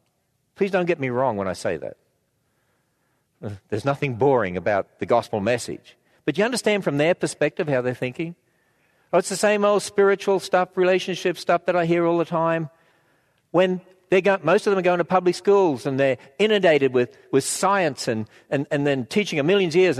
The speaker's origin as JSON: {"language": "English", "country": "Australia", "accent": "Australian", "moved": "yes", "lives_now": "United States", "said": "I say I'm an Australian"}